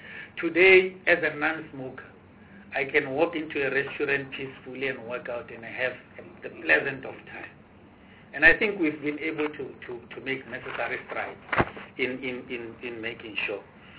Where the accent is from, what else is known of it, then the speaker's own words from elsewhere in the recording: Taung, North West, South Africa; I'm from Taung, which is the last part before you enter Northern Cape.